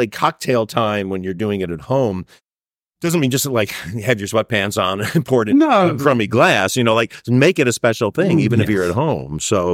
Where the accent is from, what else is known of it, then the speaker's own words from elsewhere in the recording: United States; First of all, I'm an American, and so clearly we love our ice.